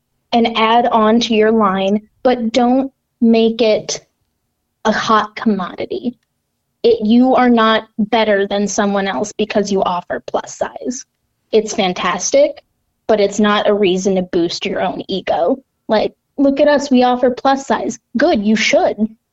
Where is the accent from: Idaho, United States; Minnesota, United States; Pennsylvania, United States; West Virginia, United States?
Minnesota, United States; Rochester; I'm from Rochester, Minnesota, and I grew up in this insanely healthy community where health was pushed and pushed and pushed